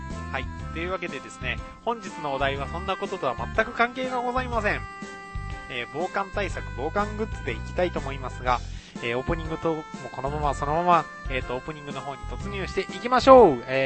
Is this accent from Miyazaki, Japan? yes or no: no; Kagawa, Japan; うちの地元の某香川県ではですね、